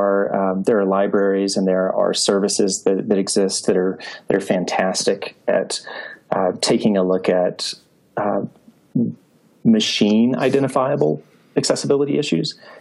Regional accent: the South, United States; because I am from the South as well.

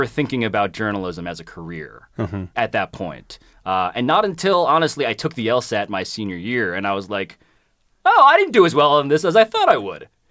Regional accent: Manhattan, New York, United States; I'm from Manhattan. Born and raised.

